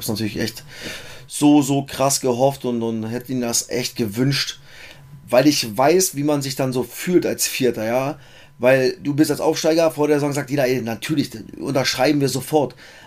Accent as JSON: {"language": "German", "town": "Cottbus", "region": "Brandenburg", "country": "Germany", "tie": "born there", "said": "ich bin in Cottbus geboren."}